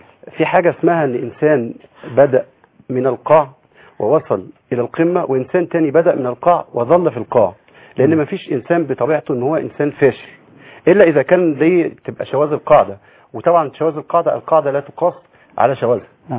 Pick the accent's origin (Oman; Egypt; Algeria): Egypt; ان انا انسان مصري وافتخر وانني مسلم وتلك منا قد من الله تبارك وتعالى علي بها وافتخر جدا، وانني انتمي الى التيار السلفي منذ اكثر من 20 عاما